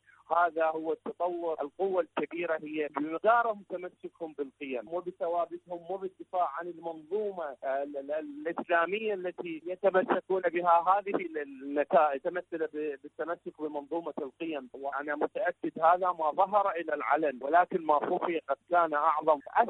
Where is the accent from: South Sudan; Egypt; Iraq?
Iraq; من العراق